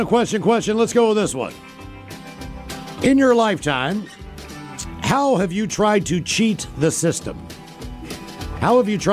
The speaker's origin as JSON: {"language": "English", "region": "West Virginia", "country": "United States", "said": "I'm from West Virginia. I can't do that."}